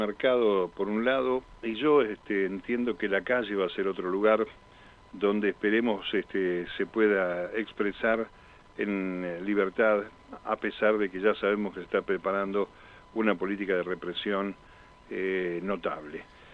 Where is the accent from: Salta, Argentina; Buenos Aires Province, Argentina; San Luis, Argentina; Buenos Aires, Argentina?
Salta, Argentina; Rosario de Lerma; tiene que ver con un señor de mi pueblo, de Rosario de Lerma